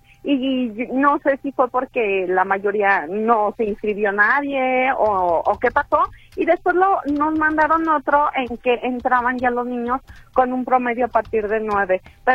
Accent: Tepatitlán, Jalisco, Mexico; yo soy de Tepatitlán, lo hicieron de los ganadores que vamos desde aquí, desde Tepatitlán

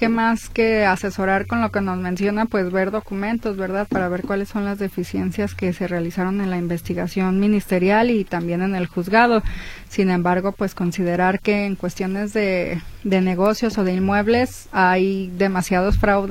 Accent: Mexico; yo creo que es una creencia popular que como mexicanos tenemos arraigada

